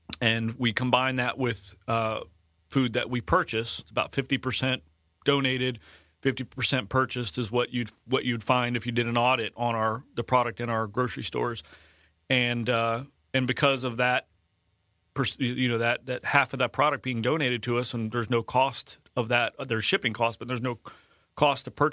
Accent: Vero Beach, Florida, United States; my wife and I moved back to Vero Beach. We both grew up born and raised in Vero, moved back to this area.

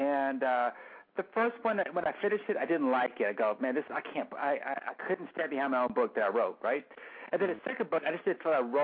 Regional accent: Chicago, Illinois, United States; I was raised in Hyde Park.

